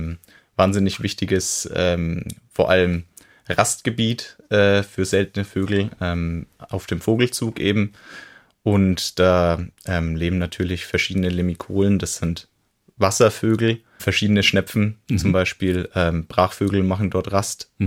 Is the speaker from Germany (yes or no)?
yes; Burgbernheim, Bavaria, Germany; Ja, also ich komme ja auch ursprünglich aus Burg Bernheim, bin dort aufgewachsen.